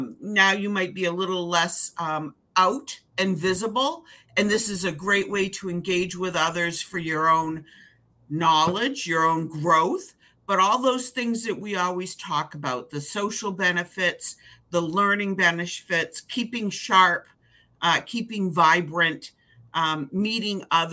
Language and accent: English; Concord, New Hampshire, United States; So born and bred in Concord, and my parents still live in town.